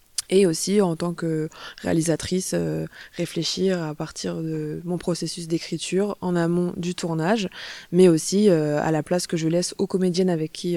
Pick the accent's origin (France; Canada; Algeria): France; Marseille, Provence-Alpes-Côte d'Azur; Je viens de Marseille